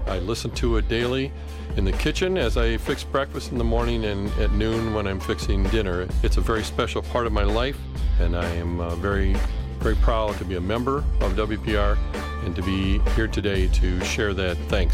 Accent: Janesville, Wisconsin, United States; from Janesville, Wisconsin.

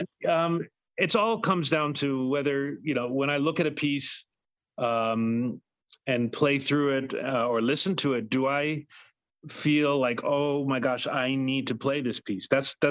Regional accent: Indiana, United States; now in New York, United States; I'm, no, I live in New York, but I am a Midwesterner at heart.

